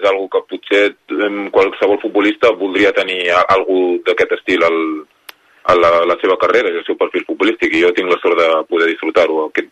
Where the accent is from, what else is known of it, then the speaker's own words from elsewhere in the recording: Anglès, Catalonia, Spain; Vaig començar a l'Anglès quan era més petit, que és l'equip del meu poble